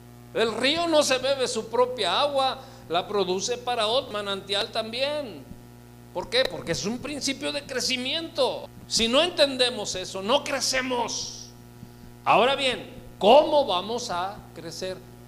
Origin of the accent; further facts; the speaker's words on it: Argentina; Yo estoy hablando como argentino. Necesito ver el árbol genealógico, ¿no? A lo mejor allá de alguno de mis ancestros, allá por la Patagonia.